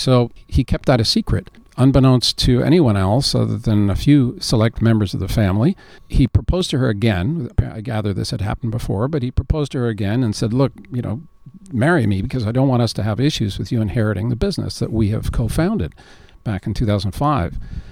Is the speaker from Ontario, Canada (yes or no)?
no; Montreal, Quebec, Canada; I grew up in Montreal.